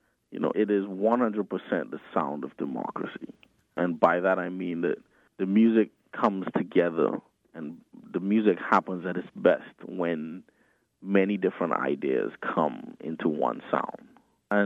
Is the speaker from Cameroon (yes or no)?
no; Trinidad & Tobago; and I am not American. I'm from Trinidad and Tobago.